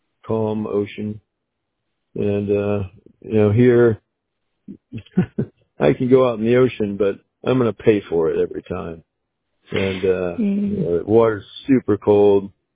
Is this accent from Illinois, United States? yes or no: no; Texas, United States; I come from South Texas where it's just, you know, hot.